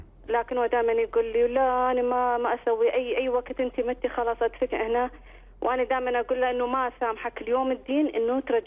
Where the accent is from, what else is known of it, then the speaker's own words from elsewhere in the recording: Iraq; now in Germany; والله قبل الأمور اللي كانت عندنا بالعراق نعم، بس هسه الحمد لله مستقرة، لكن هو تعود أنه يعيش هنا بألمانيا